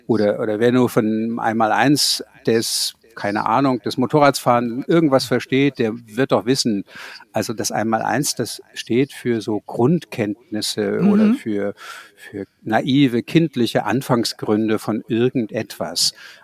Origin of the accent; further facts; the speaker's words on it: Kulmbach, Bavaria, Germany; das ist mir jetzt in Kulmbach, wo ich aufgewachsen bin, passiert